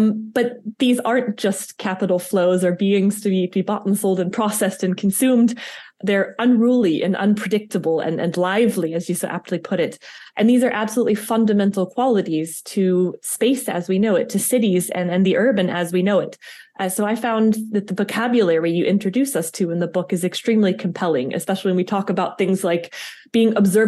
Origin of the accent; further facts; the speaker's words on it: United States; accent: American; now in Vaduz, Liechtenstein; I have a bit of a problem with my American accent, so I hope you can all forgive me for that.